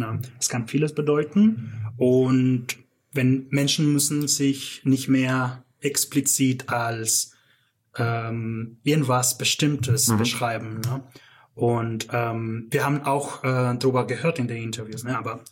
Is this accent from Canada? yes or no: yes; Canada; da ich quasi aufgewachsen bin in Kanada